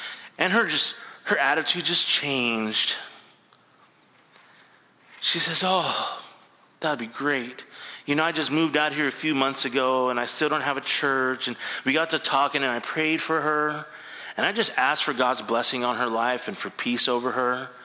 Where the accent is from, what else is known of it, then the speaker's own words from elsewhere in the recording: Mexico; and I grew up in Mexico. I speak Spanish